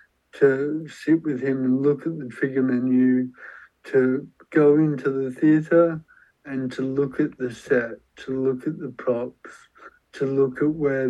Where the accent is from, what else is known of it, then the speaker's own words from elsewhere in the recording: Whyalla, South Australia, Australia; Yeah, so I'm from South Australia originally, from Whyalla, which is 5 hours northwest of Adelaide.